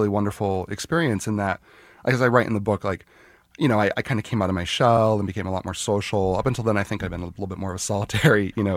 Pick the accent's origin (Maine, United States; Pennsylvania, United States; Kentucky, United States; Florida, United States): Pennsylvania, United States; Scranton; I'm from Scranton, Pennsylvania, and I didn't know many people when I was growing up who were interested in that kind of thing.